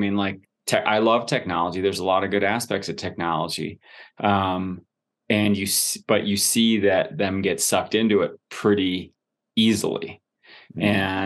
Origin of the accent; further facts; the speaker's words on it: Wisconsin, United States; dude, I grew up in Wisconsin and I was skiing in jeans at Little Switzerland